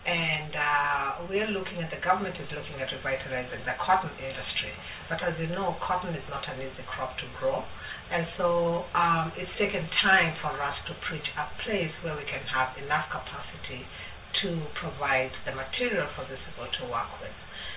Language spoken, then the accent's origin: English; Kenya; now in United States; I'm originally from Kenya. So that's what drew us to doing our project in Kenya. But now I live here in the States, married to an American